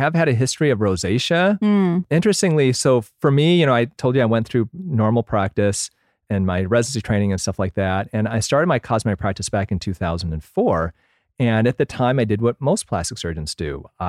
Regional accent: Michigan, United States; born or raised there

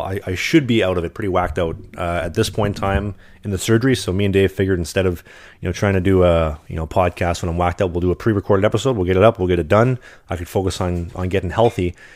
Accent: Winnipeg, Manitoba, Canada; he's from Winnipeg. I'm from Winnipeg.

